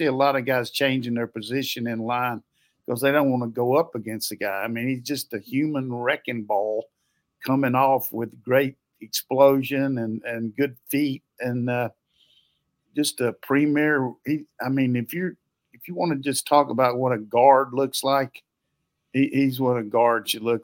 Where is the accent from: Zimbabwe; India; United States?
United States; North Carolina; I said, good Lord, I wouldn't do that. I'm from North Carolina, not West Virginia.